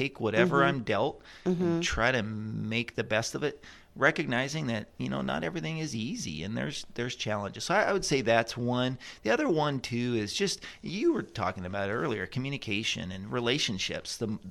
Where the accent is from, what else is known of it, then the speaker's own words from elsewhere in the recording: Puyallup, Washington, United States; born there; So I was born here in Puyallup, and then my dad went in the Army. And so we moved a lot.